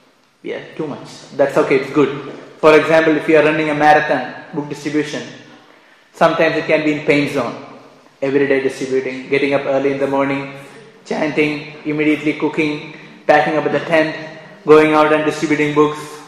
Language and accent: English; Kerala, India; I said, yeah, I'm also from South India. So she said, I'm from Kerala. I said, I'm also from Kerala.